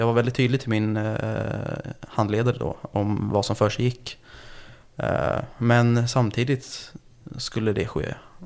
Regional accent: Stockholm, Stockholm County, Sweden; Jag är uppvuxen i en förort i södra Stockholm. Det är en utsatt förort, kan jag säga rakt av.

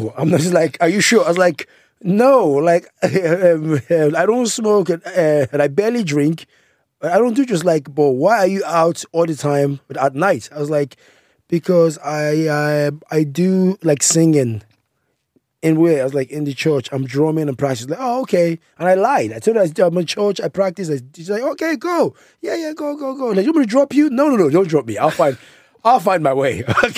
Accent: Nigeria; And then I said, hey, I'm Nigerian.

